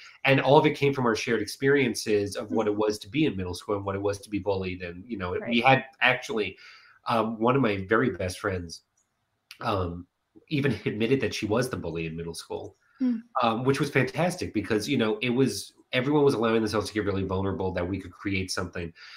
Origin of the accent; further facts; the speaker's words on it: Long Island, New York, United States; But it came to Madison Square Garden, and I'm from Long Island.